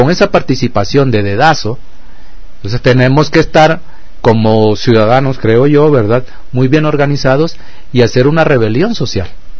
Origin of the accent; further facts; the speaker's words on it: Monterrey, Nuevo León, Mexico; now in Mexico City, Mexico; bueno, yo soy de Monterrey, pero nos sentimos orgullosos de ser chilangos.